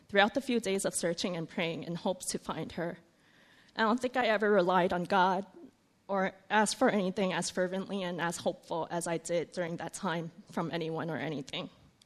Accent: New York City, New York, United States; now in Hong Kong; whether it be growing up in New York City or moving here to Hong Kong a few years ago.

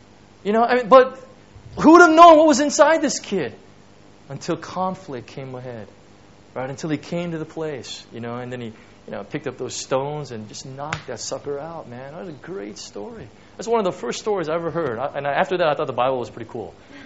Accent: California, United States; I'm from California. California is one big desert, right?

